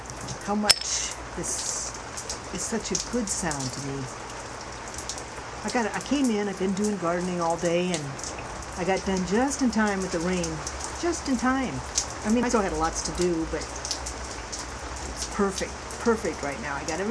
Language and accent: English; Anaheim, California, United States; I'm from Anaheim, California, and let me tell you, when it rains here, it is an event.